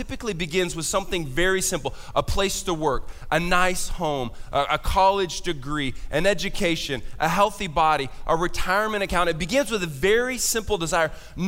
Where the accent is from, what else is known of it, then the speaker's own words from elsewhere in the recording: Houston, Texas, United States; now in Nolensville, United States; Growing up in Houston is a little different than Middle Tennessee.